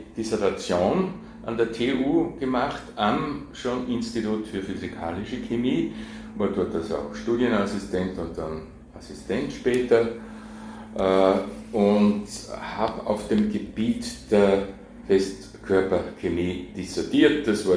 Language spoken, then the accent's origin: German; Salzburg, Austria; Ja, ich bin gebürtiger Salzburger und bin Realgymnasium in Salzburg, also in die Schule gegangen.